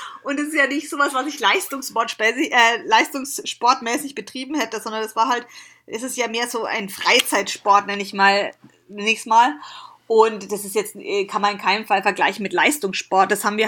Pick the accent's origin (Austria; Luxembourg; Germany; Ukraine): Germany; Bavaria; dass wir halt ja als Heimrennen, als Fränkin